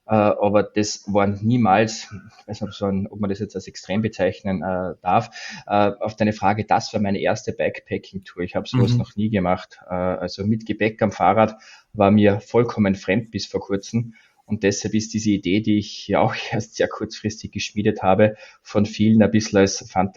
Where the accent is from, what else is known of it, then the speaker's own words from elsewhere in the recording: Austria; now in Stuttgart, Germany; wie man meinem Dialekt entnehmen kann, bin ich Österreicher. Ich wohne zwar seit vielen Jahren in Deutschland, in Stuttgart, aber ich bin Österreicher, bin 47 Jahre alt.